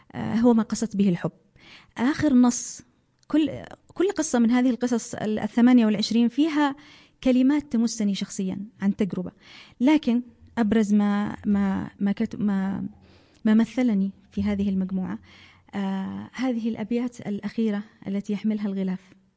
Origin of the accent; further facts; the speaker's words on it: Saudi Arabia; also born or lived in Aden, Yemen; طبعا أنا من مواليد عدن، من مواليد 1973. طبعا أنا عشت في السعودية عمر تقريبا من 4 سنوات، وحتى بعد الثانوية العامة يعني تقريبا 18 عاما.